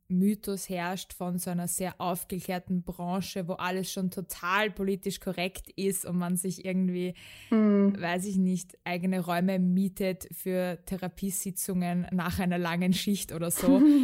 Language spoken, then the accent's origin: German; Austria; Hey, ich bin aus Österreich.